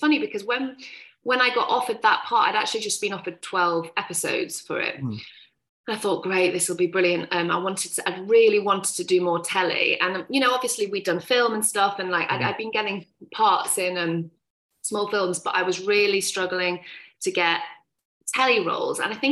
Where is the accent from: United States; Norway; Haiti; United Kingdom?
United Kingdom; Manchester, North West England; also born or lived in London; I am an actress from Manchester originally.